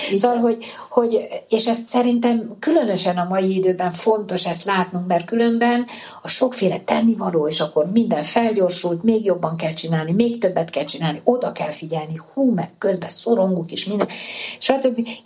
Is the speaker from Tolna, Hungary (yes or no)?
no; Pécs, Baranya, Hungary; hát én pécsi származású vagyok, és ott közelünkben van ugye Mohács